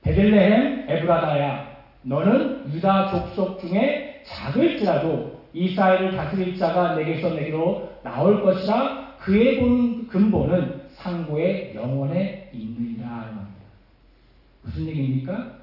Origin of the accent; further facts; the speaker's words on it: Chungcheong, South Korea; 또 저는 충청도인데